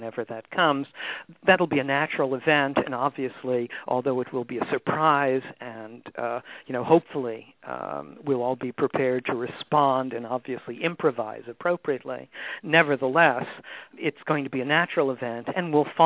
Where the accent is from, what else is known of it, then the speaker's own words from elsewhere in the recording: New York City, New York, United States; I'm from New York City, so we had our share of those, as you know.